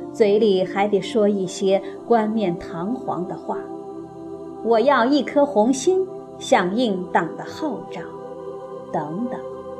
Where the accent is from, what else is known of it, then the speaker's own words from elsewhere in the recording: Wuhan, Hubei, China; born there; 可是我们都出生在武汉市，父母怎么会是贫农呢？